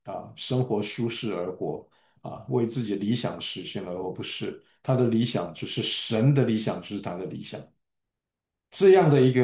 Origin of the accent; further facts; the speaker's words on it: Taiwan; 像那个我们台湾人讲说进那个把你那个肉啊，白切肉啊